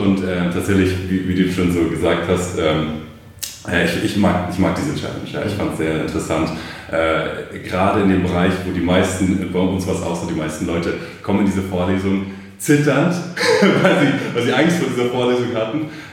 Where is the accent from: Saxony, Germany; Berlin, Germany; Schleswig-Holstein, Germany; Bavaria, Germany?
Berlin, Germany; bin ich in Berlin aufgewachsen